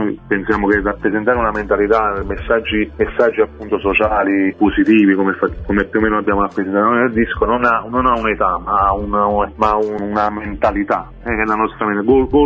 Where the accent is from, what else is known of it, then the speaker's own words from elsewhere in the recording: Salerno, Campania, Italy; io vengo da una famiglia antica salernitana